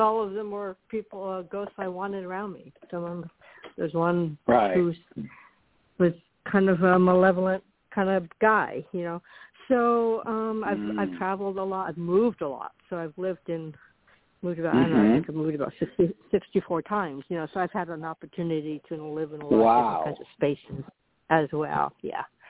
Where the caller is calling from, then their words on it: Florida, United States; in Florida.